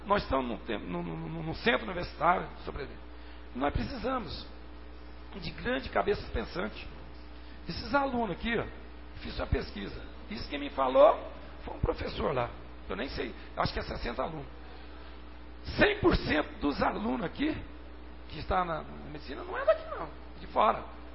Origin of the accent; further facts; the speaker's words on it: Anápolis, Goiás, Brazil; eu sou a pessoa que eu nasci em Anápolis e fiquei uma temporada fora da minha cidade. E voltei para a minha cidade de origem.